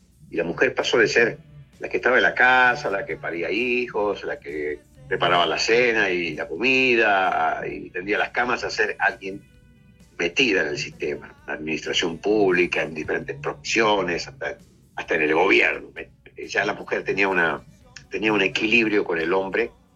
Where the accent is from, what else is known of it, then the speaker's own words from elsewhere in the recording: Argentina; moved away; Yo salí de Argentina, a donde realmente salí muy jovencito y gozando de un éxito muy rico en la Argentina